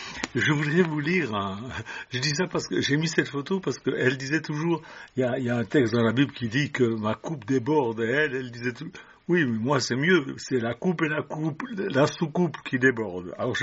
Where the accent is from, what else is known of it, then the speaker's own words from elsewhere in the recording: Switzerland; Moi je viens de Suisse, et en Suisse on a des montagnes, des collines, et j'ai vu déjà, quand j'étais enfant, j'étais jeune, j'ai vu des bergers seuls